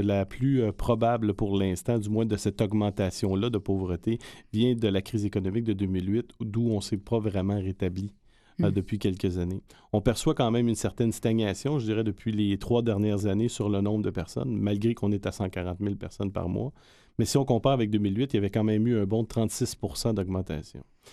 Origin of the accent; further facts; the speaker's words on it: Quebec, Canada; Moi, je viens de la région de Gaspésie.